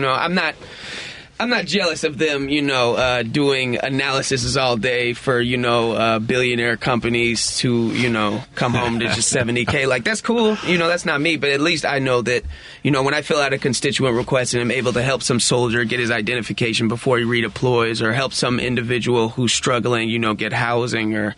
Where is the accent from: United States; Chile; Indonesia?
United States; Chicago, Illinois; Yep. Born and raised from Kenwood, or quote unquote North Kenwood.